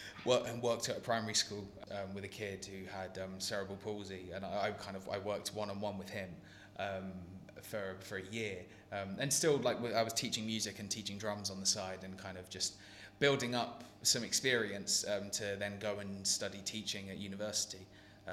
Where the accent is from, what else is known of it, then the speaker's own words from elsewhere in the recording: England, United Kingdom; I grew up just outside of London, and I've spent a lot of time in London. I lived in London for quite a while.